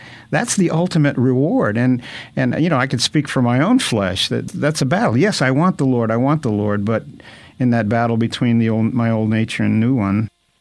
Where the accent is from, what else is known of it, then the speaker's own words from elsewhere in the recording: Brooklyn, New York, United States; born there; now in Los Angeles, United States; I've lived in Los Angeles, the Los Angeles area. I was born in Brooklyn.